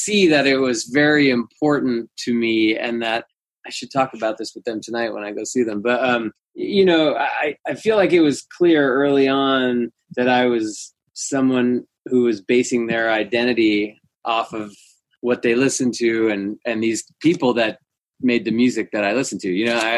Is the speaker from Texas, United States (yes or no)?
no; Los Angeles, California, United States; And I used to bemoan the fact that I was from Los Angeles because I felt like people come here to play and people come here to put something together.